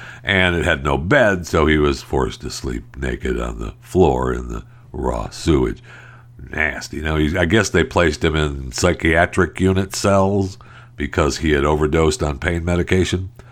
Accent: Michigan, United States; I was raised in Michigan. And believe me, I'm well aware of the smell of country air.

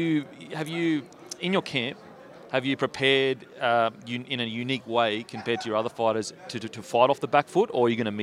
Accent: Gold Coast, Queensland, Australia; I'm from the Gold Coast.

